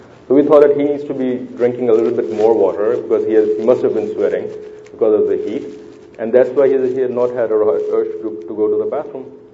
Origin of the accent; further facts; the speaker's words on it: Pakistan; moved away as an adult; now in United States; I'm originally from Pakistan, but I've been living in the United States since about 1999.